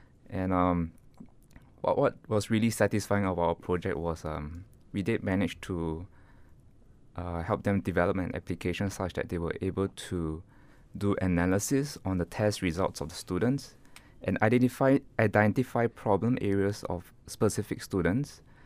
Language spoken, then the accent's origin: English; Singapore; born there; I was born in Singapore